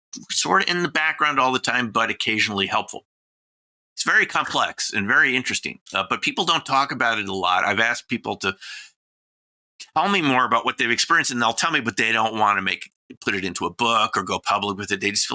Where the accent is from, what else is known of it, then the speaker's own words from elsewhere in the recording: New York, United States; I haven't seen them in the Bronx since I'm from the New York area or Manhattan.